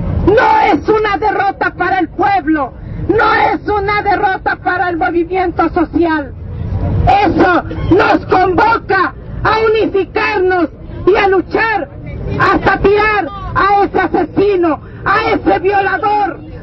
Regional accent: Mexico; nuestra obligación como Atenco y como pueblo mexicano es estar en pie de lucha.

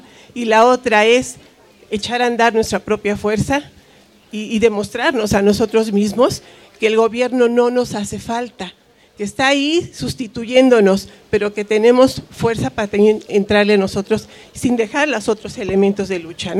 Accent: Tlalpan, Mexico City, Mexico; de Tlalpan

